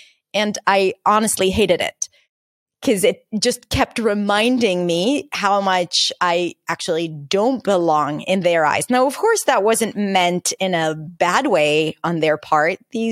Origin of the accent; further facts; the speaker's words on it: Israel; I got Middle Eastern, which is, you know, like my roots are from there. Actually, I'm born and raised in Israel, but my mom is from Libya. My dad was born in Iraq. Like my roots are Middle Eastern.